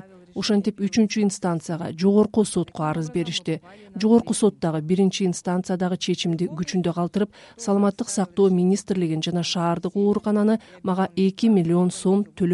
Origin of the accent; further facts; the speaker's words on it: Kyzyl-Kiya, Batken Region, Kyrgyzstan; Менин кичи мекеним Кызылкыя шаарында